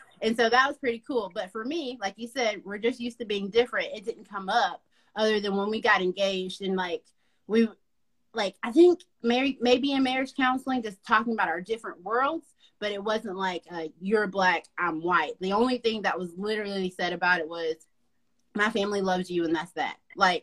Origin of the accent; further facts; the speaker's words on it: Atlanta, Georgia, United States; Mm-hmm. I'm from Atlanta. He's from Savannah.